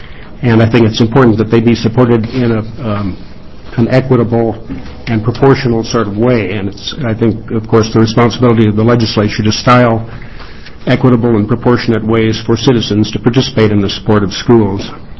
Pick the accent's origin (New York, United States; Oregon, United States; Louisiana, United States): Oregon, United States; Portland; I'm from Portland, and I'm appearing as a concerned citizen.